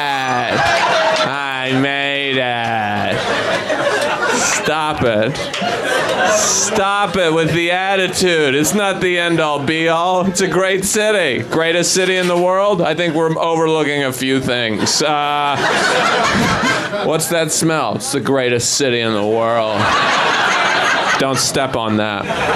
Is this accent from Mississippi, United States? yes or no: no; Idaho, United States; I'm from Idaho, which New Yorkers are the worst.